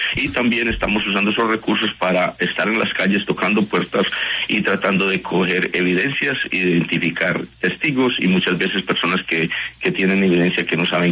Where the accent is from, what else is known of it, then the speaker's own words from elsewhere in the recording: Bello, Antioquia, Colombia; Yo llegué verdaderamente de Bello, Niquía, me crié allá y en el mundo urbano